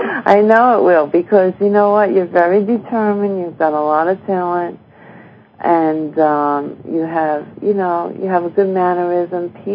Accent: Miami, Florida, United States; Oh, Miami. You know, I was raised in Miami.

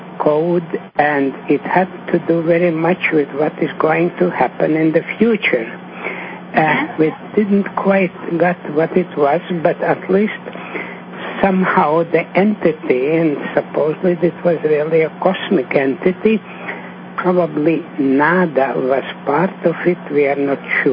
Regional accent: New York, United States; from New York.

